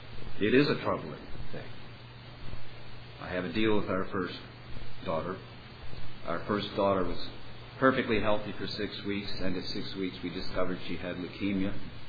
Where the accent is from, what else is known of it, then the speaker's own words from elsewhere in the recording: Richmond, Virginia, United States; And I knew as a Southerner reared in Richmond that men are not supposed to express their emotion, and that if they do, they are to apologize.